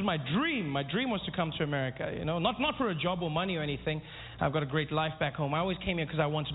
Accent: South Africa; born or raised there

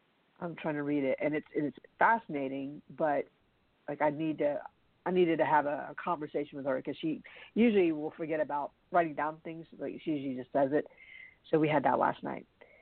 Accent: United States; I'm American and this is what it is.

